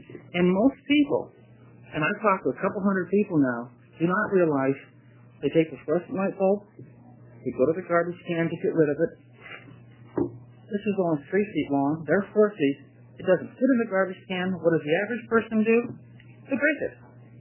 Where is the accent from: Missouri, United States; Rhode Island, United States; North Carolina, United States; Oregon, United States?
Oregon, United States; Astoria; from Astoria.